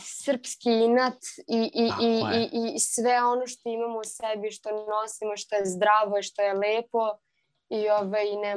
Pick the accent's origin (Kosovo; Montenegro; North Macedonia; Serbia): Serbia; ja kao Srpkinja i kao Srpkinju mene boli to. I boli u smislu moji preci su sa Kosova